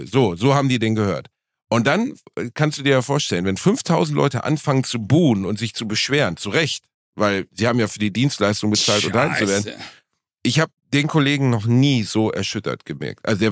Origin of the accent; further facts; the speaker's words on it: Germany; Ich bin Deutscher